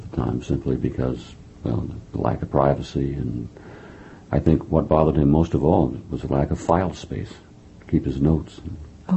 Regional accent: Midwest, United States; It was a comfortable middle-class childhood, although I'm from the Midwest.

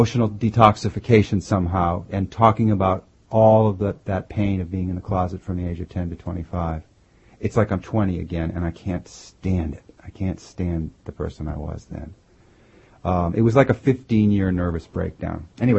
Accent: Andover, Massachusetts, United States; I grew up in Andover, Massachusetts, about 20 miles north of Boston.

